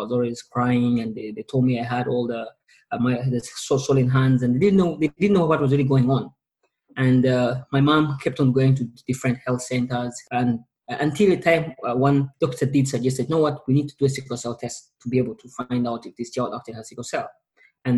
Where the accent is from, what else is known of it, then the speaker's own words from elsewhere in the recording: Kampala, Central Region, Uganda; born there; I was born in Kampala, Uganda, a small East African country.